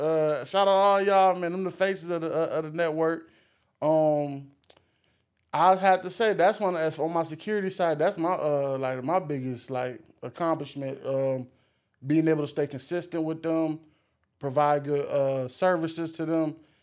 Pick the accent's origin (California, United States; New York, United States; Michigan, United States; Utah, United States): Michigan, United States; I was born and raised in Michigan, so that's where that's like the rice, that's the main ingredient.